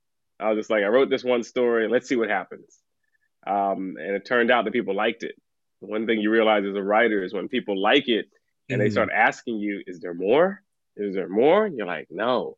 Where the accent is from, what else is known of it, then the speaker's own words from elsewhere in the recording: Trinidad & Tobago; my earliest years are of growing up in Trinidad.